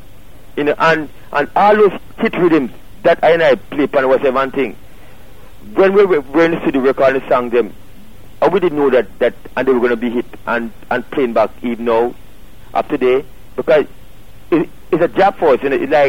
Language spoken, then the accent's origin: English; Trenchtown, Kingston, Jamaica; I grew up in Trenchtown.